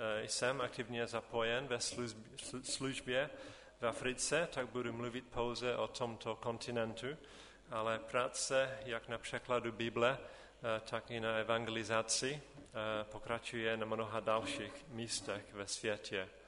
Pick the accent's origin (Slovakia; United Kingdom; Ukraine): United Kingdom; England; now in Třanovice, Czechia; jak Pavel už řekl, jsem Angličan, jsem ženatý, manželka tady se jmenuje Milena a společně se svými čtyřmi dětmi patříme do sboru ve Třanovicích.